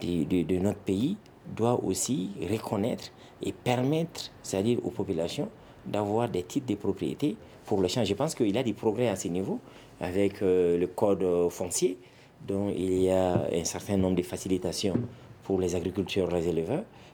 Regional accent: Koumantou, Sikasso, Mali; moi je suis de Sikasso, je suis de Koumantou, et j'ai aussi une famille qui est du côté de Kolokani

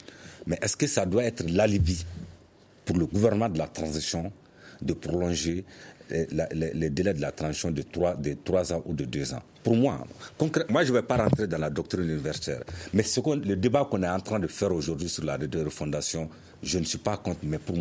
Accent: Mali; moi je suis malien

